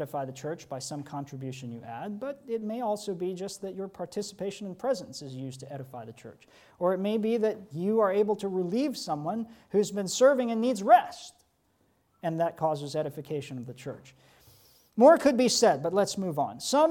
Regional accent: Georgia, United States; born there; There was a Christian couple in the town where I was born in Georgia.

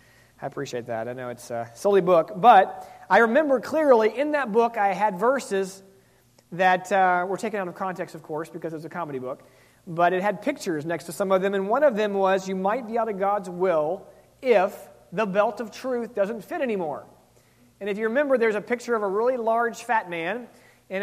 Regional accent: the South, United States; You know, I grew up in the South, and we have this movement that's just been around forever.

